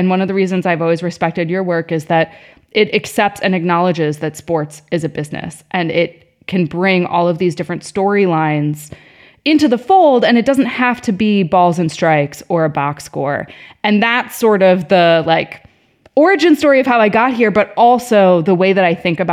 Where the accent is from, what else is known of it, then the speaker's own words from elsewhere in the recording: Chicago, Illinois, United States; I wasn't from New York, I was from Chicago.